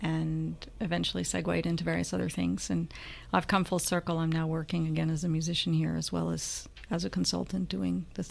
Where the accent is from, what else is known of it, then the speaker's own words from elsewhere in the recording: Boston, Massachusetts, United States; also born or lived in Holland / Denmark; now in Vancouver, Canada; Yeah, I'm originally from Boston.